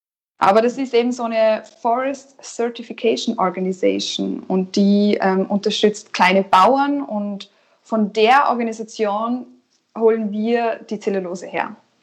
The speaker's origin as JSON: {"language": "German", "country": "Austria", "said": "Ja, wir sind eigentlich Österreicher."}